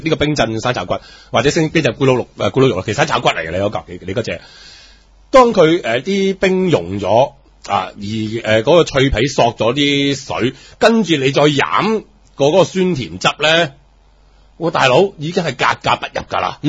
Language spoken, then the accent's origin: Cantonese; China; 如果用冰，我哋中國人咧成日覺得咧熱氣